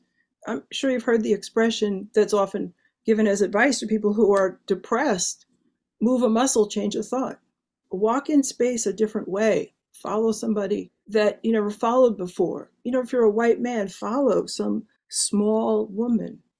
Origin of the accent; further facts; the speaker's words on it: United States; as an American, I couldn't go, as a Black woman, I couldn't go.